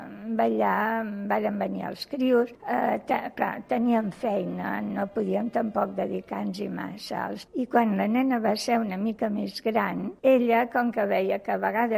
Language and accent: Catalan; L'Escala, Catalonia, Spain; now in Barcelona, Spain; sóc filla de l'Escala. Ara vic aquí a Barcelona ja fa molts anys. Vaig venir aquí que tenia 12 anys. I la meva edat són 74 anys, fa poc que els he complert.